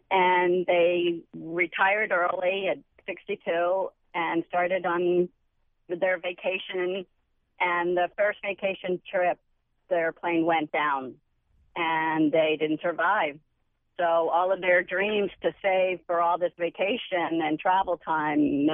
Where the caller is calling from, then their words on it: Bethlehem, Pennsylvania, United States; Hi. I'm calling from Bethlehem, and I was thinking about this whole idea of not taking vacations.